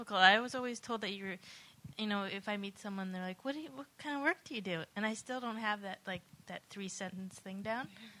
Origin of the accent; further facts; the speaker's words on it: United States; I think that's also from not having a rich heritage, being American, and not really having a real tradition in any sort of sense.